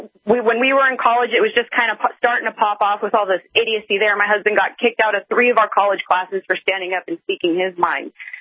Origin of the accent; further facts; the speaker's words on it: California, United States; moved away as an adult; now in Texas, United States; I'm 31, live in Texas. My grandpa was from Wise County. I was born and raised in California.